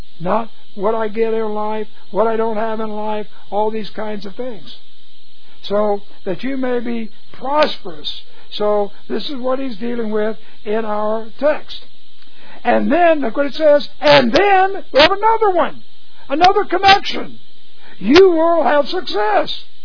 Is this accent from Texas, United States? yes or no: yes; Houston, Texas, United States; Here I am, from Houston, where I grew up in Houston, college, all